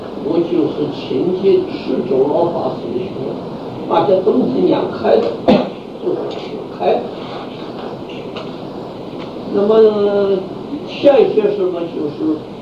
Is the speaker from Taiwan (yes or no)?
no; Hubei, China; 我跟你们讲过，我是湖北人